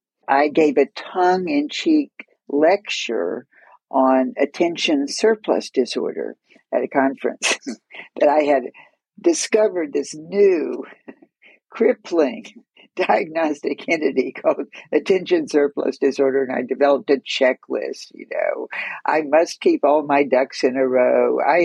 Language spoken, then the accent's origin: English; Florida, United States; I graduated from the University of Florida. I grew up in Florida and got my PhD there.